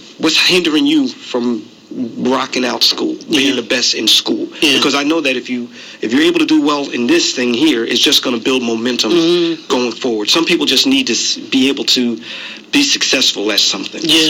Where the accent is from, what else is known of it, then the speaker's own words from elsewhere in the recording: Union, New Jersey, United States; I grew up in New Jersey. And I grew up in a town called Union, New Jersey.